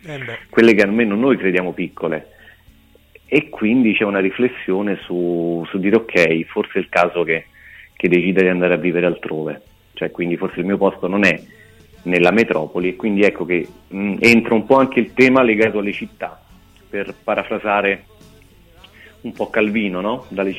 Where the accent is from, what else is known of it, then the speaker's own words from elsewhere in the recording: Lacedonia, Campania, Italy; now in Rome, Italy; ormai sono stato meno anni nel mio paese d'origine che la Cedonia in Irpinia rispetto a Roma.